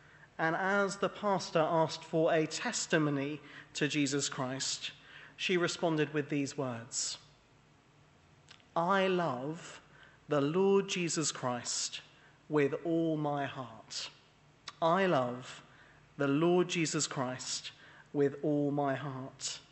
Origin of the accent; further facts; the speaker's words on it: Wales, United Kingdom; Now, some of you will know that I am Welsh, particularly when the rugby's on.